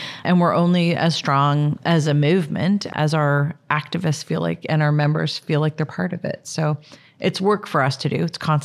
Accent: Canada; I mean, as a Canadian, having this sort of like far off land be the like ruler of our country

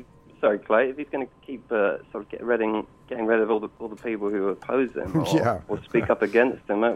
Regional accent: London, United Kingdom; I'm from London.

